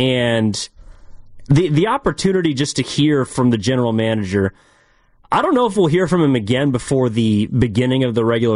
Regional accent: United States; I mean, yeah, I'm an American. I'm red-blooded.

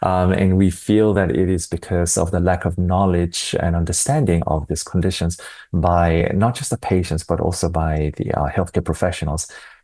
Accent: South Korea; English is a second language; I'm Asian, and I'm from Korea

